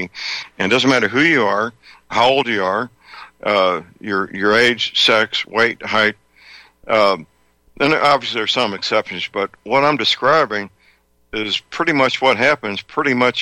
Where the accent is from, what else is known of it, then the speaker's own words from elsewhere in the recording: St. Louis, Missouri, United States; He's a chiropractic physician living and working in my hometown, St. Louis, Missouri.